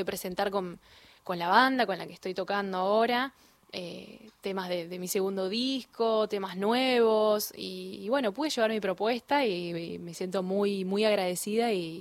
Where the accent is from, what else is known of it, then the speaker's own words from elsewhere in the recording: Rafaela, Santa Fe, Argentina; also born or lived in Córdoba / Rosario; los primeros años de mi vida los pasé en Córdoba, después en Rafaela, en mi ciudad natal, después me fui a estudiar a Rosario, y después me vine acá